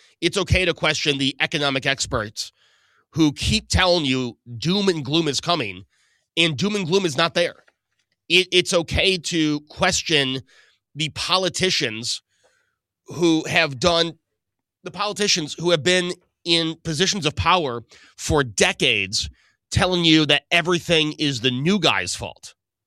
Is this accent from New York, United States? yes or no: yes; New York, United States; Again, I will go to my home state of New York.